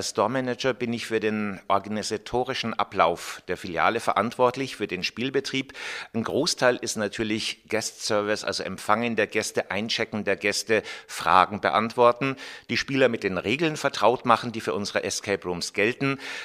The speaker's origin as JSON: {"language": "German", "region": "North Rhine-Westphalia", "country": "Germany", "tie": "born or raised there", "said": "ich bin 57 Jahre alt, gebürtiger Nordrhein-Westfale, aber schon seit Urzeiten hier in Franken."}